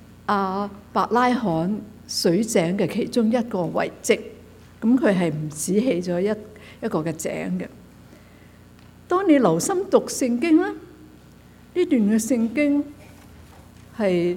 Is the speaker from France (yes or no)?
no; China; 即好像我们中国人呢称呼皇上是天子，个个都是的。